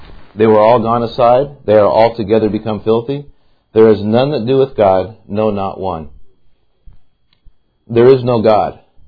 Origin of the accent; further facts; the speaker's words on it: Portland, Oregon, United States; I come from the Portland area, as far north as you can get on I-5, right on the Washington border.